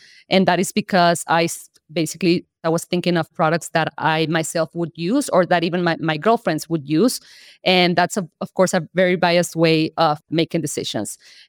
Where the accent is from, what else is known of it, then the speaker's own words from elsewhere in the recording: Mexico; I am also from Mexico.